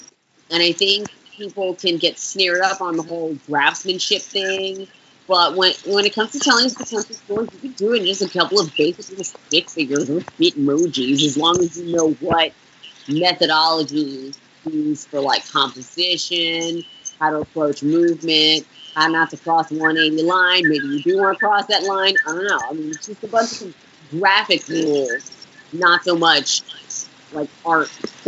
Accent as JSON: {"language": "English", "town": "Orlando", "region": "Florida", "country": "United States", "tie": "born or raised there", "also_born_or_lived": "Bronx, New York", "said": "that's where I grew up, Orlando, Florida. I was born in the Bronx, by the way."}